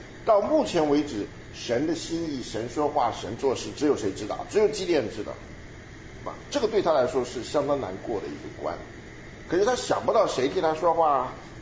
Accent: China; 我们中国人的成语讲什么？不入虎穴焉得虎子，真的是这样啊。

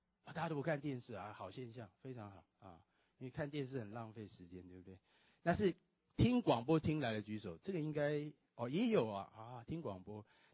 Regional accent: Taiwan; 那时候我是台湾来的哈，台胞。

